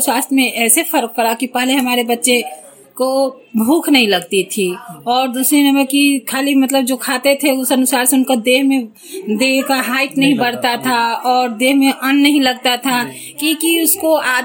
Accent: Musahari, Bihar, India; मैं संगम जीविका संकुल स्तरीय महिला संघ की अध्यक्ष हूँ और मुसहरी प्रखंड की रहने वाली हूँ।

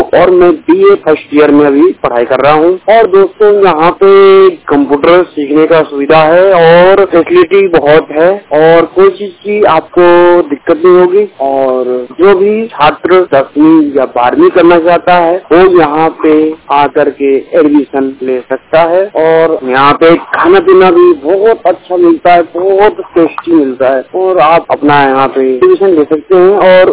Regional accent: Bihar, India; now in Najafgarh, India; और मैं सीपुर जिला बिहार का रहने वाला हूँ और मैं नजफगढ़ राष्ट्रीय blind school and training centre में रहता हूँ

